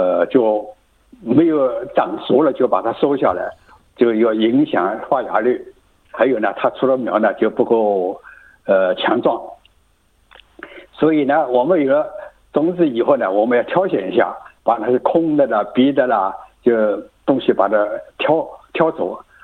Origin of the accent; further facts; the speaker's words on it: Shanghai, China; 就是像那个我们上海人喜欢的那个荠菜